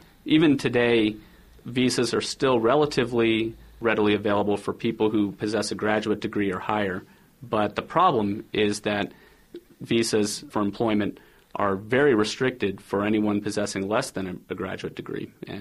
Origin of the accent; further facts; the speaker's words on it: Indiana, United States; And I think that as a Muslim growing up in Indiana, one of only a few, I noticed that there were some misconceptions